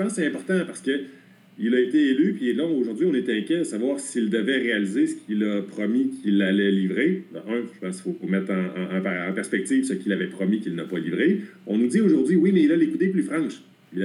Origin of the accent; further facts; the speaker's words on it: Quebec, Canada; au nord de la frontière, chez nous, au Québec et au Canada